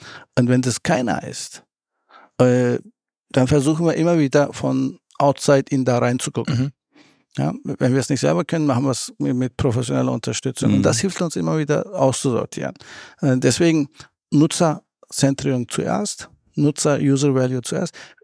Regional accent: Akseki, Antalya, Turkey; now in Germany; ich komme aus der Türkei, aus dem Schwabenland der Türken, aus Akseki.

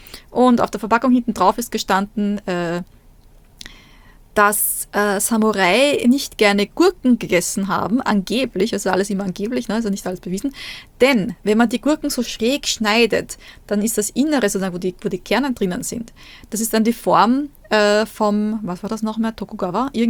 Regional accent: Fukui, Japan; Und ein sehr bekanntes Gericht bei uns in Fukui ist Oroshi Soba.

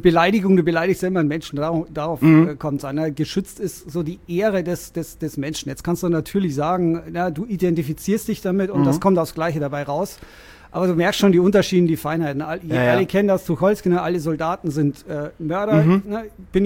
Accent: Rosenheim, Bavaria, Germany; Ich bin Rosenheimer. Ich komme aus Oberbayern.

